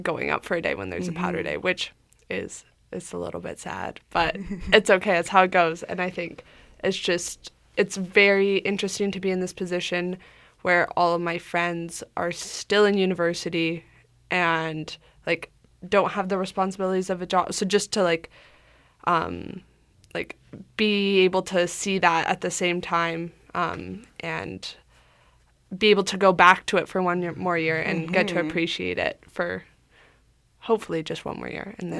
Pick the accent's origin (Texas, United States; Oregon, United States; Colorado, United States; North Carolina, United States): Colorado, United States; Boulder; moved away as an adult; now in Vancouver, Canada; I'm originally from Boulder, Colorado, but I moved to Vancouver to go to school here, as many of us did.